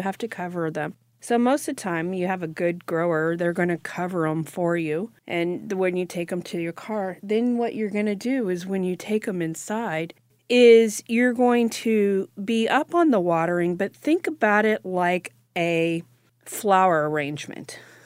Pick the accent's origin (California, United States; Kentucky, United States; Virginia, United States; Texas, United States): Texas, United States; I felt like when I was a kid growing up in Texas, it was everywhere.